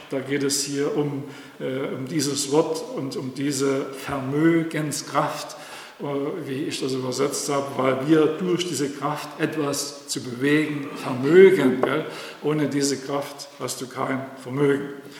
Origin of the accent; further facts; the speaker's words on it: East Germany, Germany; Ich bin ja in der DDR aufgewachsen.